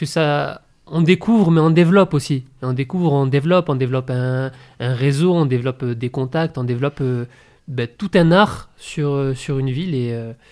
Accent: Manosque, Provence-Alpes-Côte d'Azur, France; Alors moi, je suis né à Manosque et j'ai vécu, je vis toujours.

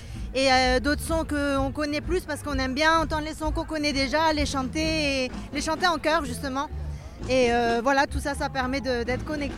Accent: Quito, Pichincha, Ecuador; puisque c'est de là que je viens de Quito, la capitale en Équateur, c'est à 2800 mètres d'altitude

